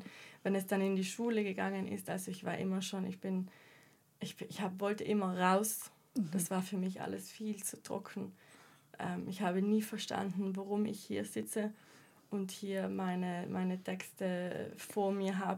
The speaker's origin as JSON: {"language": "German", "region": "South Tyrol", "country": "Italy", "said": "also ich bin von Vilnius, Südtirol."}